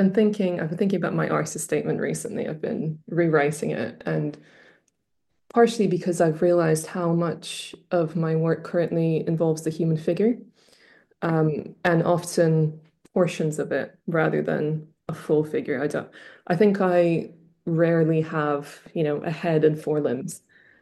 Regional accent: Canada; also born or lived in Russia; So I was born in Russia and my parents and I moved to Canada when I was six.

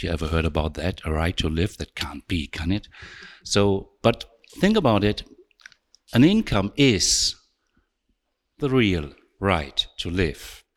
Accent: Switzerland; I'm from Switzerland

